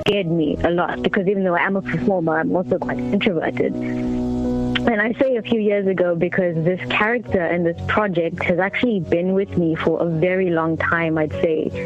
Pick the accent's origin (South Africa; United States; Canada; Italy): South Africa; Durban, KwaZulu-Natal; So I am from KZN.